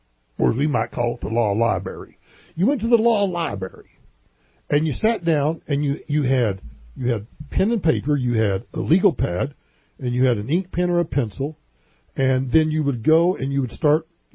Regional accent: Oklahoma, United States; That's when my parents were involved in a gubernatorial race where I grew up in Oklahoma

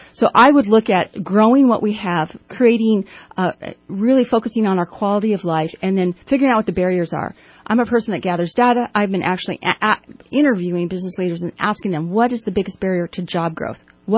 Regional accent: California, United States; I grew up in Southern California, went away to school at Davis.

